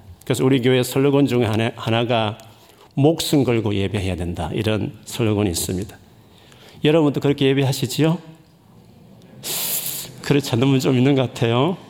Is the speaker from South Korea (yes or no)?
yes; South Korea; moved away; 제가 한국을 떠난 지가 좀 오래돼서 가끔 방문은 하지만 또 자주 방문은 하지 않았기 때문에